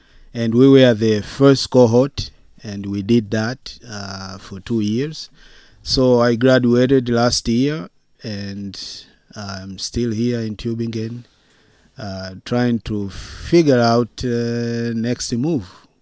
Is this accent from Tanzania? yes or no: yes; Tanzania; English is a second language; moved away as an adult; also born or lived in Russia; now in United States; I am originally from Tanzania, and that's my motherland, and most of my family is still there. But also, I left there in 2000. Then I went to Russia for studies.